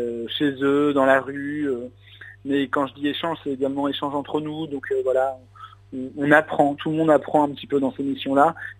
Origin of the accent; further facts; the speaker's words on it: Sedan, Grand Est, France; Moi, je suis de Sedan. Je suis de la paroisse de Sedan.